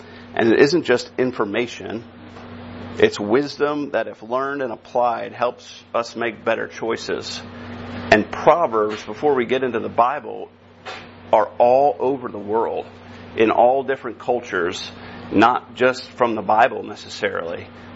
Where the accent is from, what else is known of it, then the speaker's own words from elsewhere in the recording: New Jersey, United States; I grew up in New Jersey. And in the Northeast, there's a lot of religion.